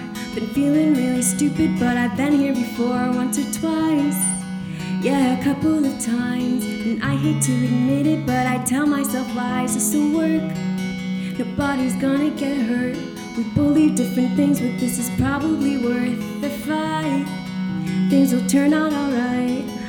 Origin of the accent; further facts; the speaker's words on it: Buffalo, New York, United States; now in Goshen, United States; I'm from Buffalo originally. I live in Goshen.